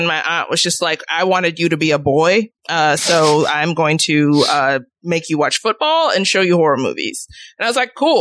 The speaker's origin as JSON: {"language": "English", "town": "Chicago", "region": "Illinois", "country": "United States", "tie": "born or raised there", "said": "but I grew up in the Chicago housing project. So I had family that lived in Cabrini Green and we visited there all of the time."}